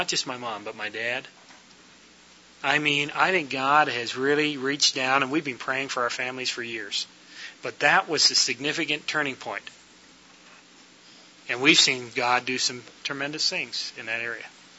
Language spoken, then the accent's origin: English; Canada; and I'm a Canadian, and we've come all this way